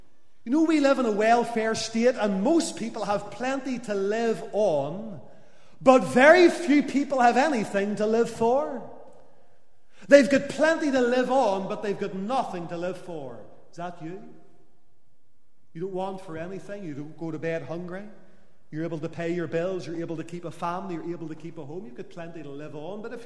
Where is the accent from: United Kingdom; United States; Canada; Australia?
United Kingdom; Lisburn, Northern Ireland; Whenever I was a young lad growing up in Lisburn